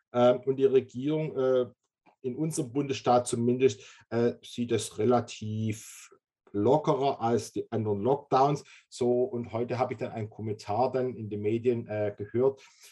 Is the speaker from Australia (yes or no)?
yes; Australia; wir verstehen uns einerseits als Australier, aber wir haben immer 2 Herzen in unserer Brust